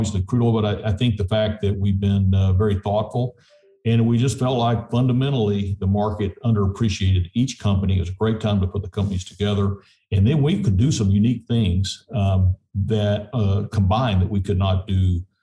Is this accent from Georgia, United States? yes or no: no; New Mexico, United States; of my childhood in southeast New Mexico.